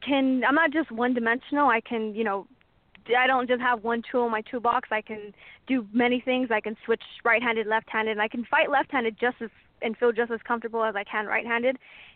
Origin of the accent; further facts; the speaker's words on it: East Los Angeles, California, United States; especially where I grew up in East L.A.